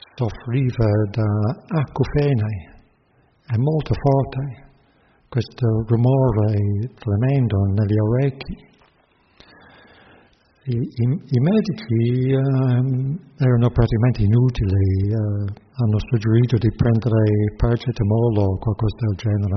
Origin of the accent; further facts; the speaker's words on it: England, United Kingdom; Italian is a second language; Come un inglese abbiamo una certa tendenza collettiva e siamo percepiti in un certo modo da gente da altre nazionalità